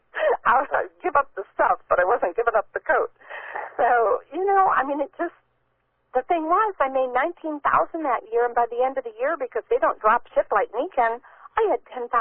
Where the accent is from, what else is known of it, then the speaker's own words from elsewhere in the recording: Illinois, United States; I grew up in Illinois, 2 hours from Jack, which is amazing that we met down here decades later. But grew up without a lot of money. My dad worked in a steel mill.